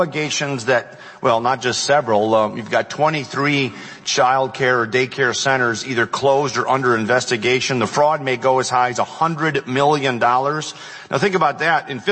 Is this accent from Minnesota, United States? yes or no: yes; Minnesota, United States; Situation in my home state Congress. Of Minnesota